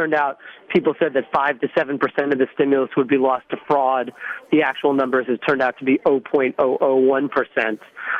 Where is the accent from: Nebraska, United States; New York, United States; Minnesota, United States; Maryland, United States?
New York, United States; Long Island; Well, I grew up in Long Island, so that's a big deal to my family.